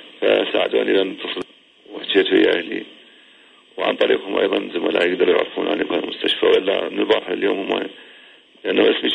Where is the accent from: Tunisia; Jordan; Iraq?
Iraq; أنا عراقي … من ساكن في بغداد، نزيل في فندق الحياة في عمان.